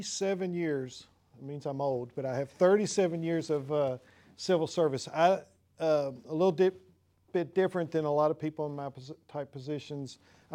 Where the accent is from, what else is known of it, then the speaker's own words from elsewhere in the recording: Kentucky, United States; I'm from Kentucky. That's why I talk the way I do.